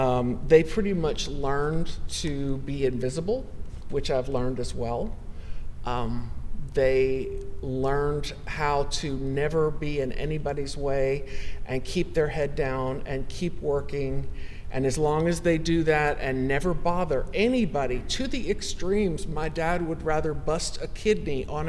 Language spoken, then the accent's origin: English; New Orleans, Louisiana, United States; They married and transferred to New Orleans, which is where I grew up. So I was the first rebel in the family to be born and raised in New Orleans, which is a very interesting place.